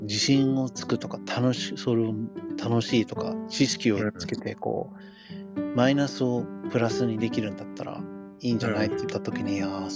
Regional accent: United States; なんか俺アメリカで育ってよかったと思うし

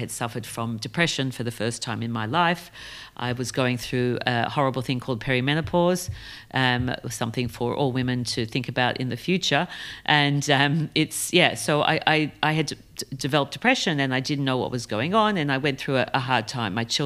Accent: Melbourne, Victoria, Australia; also born or lived in New York; I come from Melbourne, Australia, even though I was born in New York.

